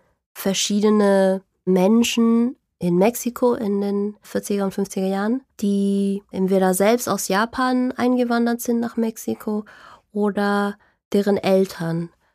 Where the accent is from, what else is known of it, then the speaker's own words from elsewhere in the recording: Chile; Ich bin in Chile geboren und aufgewachsen und deshalb habe ich zwei Familiennamen. Beide meine Eltern sind aus Taiwan ausgewandert und zuerst waren sie in Paraguay. Dann sind sie nach Chile gegangen, da bin ich und mein Bruder auch geboren.